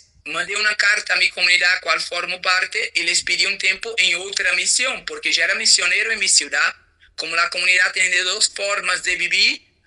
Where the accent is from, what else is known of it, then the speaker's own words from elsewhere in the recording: Granada, Andalusia, Spain; Me llamó a ser sacerdote para el pueblo de Dios y en especial mi pueblo de Granada en España.